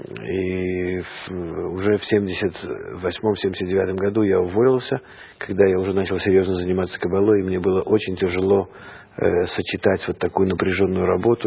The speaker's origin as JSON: {"language": "Russian", "town": "Vitebsk", "region": "Vitebsk Region", "country": "Belarus", "tie": "born or raised there", "also_born_or_lived": "Leningrad / Vilnius", "moved": "as an adult", "lives_now": "Israel", "said": "Я переехал из Ленинграда к себе в родной город Витебск. Пытался уехать из Ленинграда, затем пытался уехать из Витебска, не получилось, и потом я только переехал в Вильнюс."}